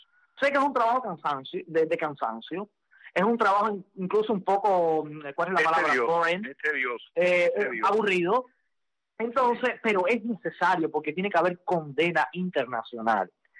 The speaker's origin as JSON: {"language": "Spanish", "country": "Cuba", "said": "Entonces no pude hacer como otros cubanos que sí pudieron viajar por tierra."}